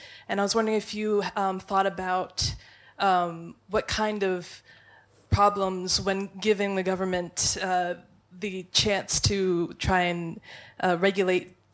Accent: United States; I'm an American, and in a capitalist society

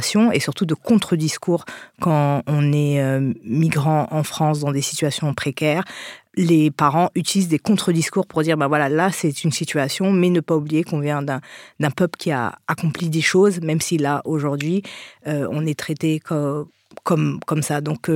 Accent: Haiti; Être haïtien

